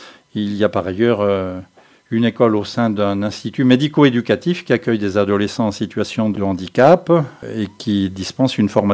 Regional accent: Bellac, Nouvelle-Aquitaine, France; born there; Oui, absolument. Je suis né à Bellac.

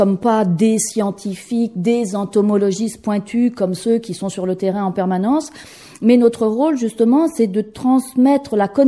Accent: Normandy, France; born there; Je suis née en Normandie, dans la campagne, on va dire, dans une ferme

